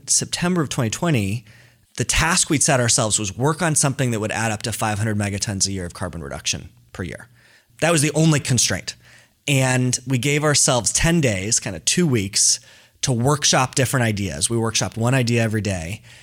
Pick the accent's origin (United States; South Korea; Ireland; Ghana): United States; San Francisco, California; I was from San Francisco or from the Bay Area, and so kind of knew about tech and startups